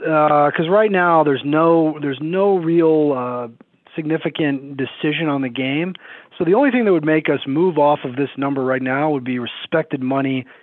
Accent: Washington, District of Columbia, United States; You know that I'm from the Washington, D.C. area.

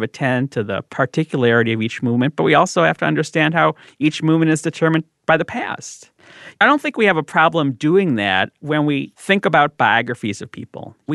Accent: Chicago, Illinois, United States; my hometown of Chicago, in the riots after Martin Luther King's assassination in 1968, literally 2 entire miles of Madison Street were laid to waste.

